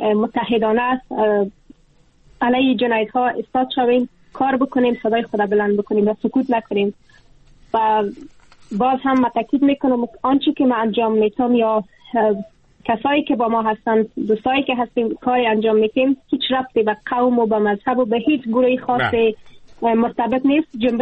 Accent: Afghanistan; moved away; اگر امروز از افغانستانم بیرون شدم در تبعید به سر میبرم

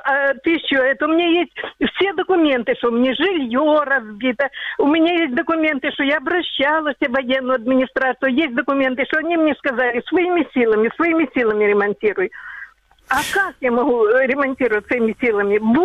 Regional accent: Avdiivka, Donetsk Oblast, Ukraine; now in Pavlohrad, Ukraine; Я сама с Авдеевки. Переселенка, а живу в Павлограде, в модульном городке.

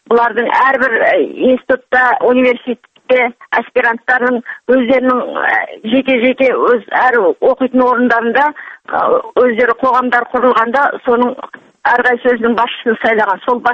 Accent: Taraz, Jambyl Region, Kazakhstan; born there; Бұл кітабымды мен туған жерім Тараз қаласының туыстары

